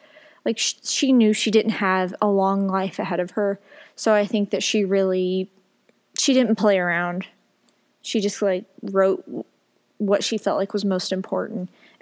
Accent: the South, United States; And so for me, like, I grew up in the South, and so I saw a lot of the stereotypical Southern woman

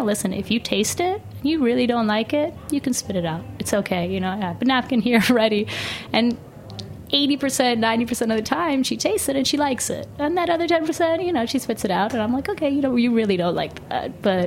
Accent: New York City, New York, United States; I grew up in the West Village.

